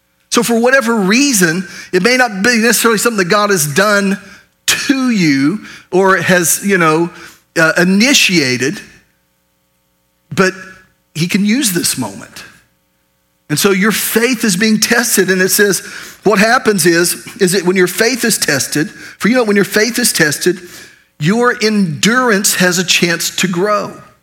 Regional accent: Oklahoma, United States; I'm from Oklahoma. And proud of it, I'm as Okie as they get. Call me an Okie, I'm not insulted, I'm high-fiving you.

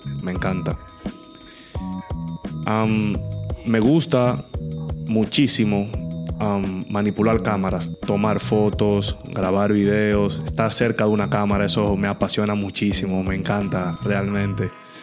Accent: Azua, Dominican Republic; now in Santo Domingo, Dominican Republic; Soy de Azua, República Dominicana. Al momento de grabar este video tengo 35 años de edad. Actualmente vivo en Santo Domingo, capital de la República Dominicana.

